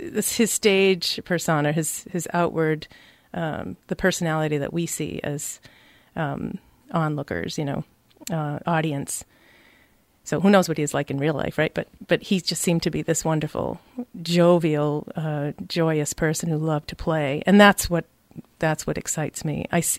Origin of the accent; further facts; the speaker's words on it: Massachusetts, United States; born there; also born or lived in New Hampshire; Actually, I was born in Massachusetts and then spent my summers in New Hampshire, up in the Lakes region at a girls' camp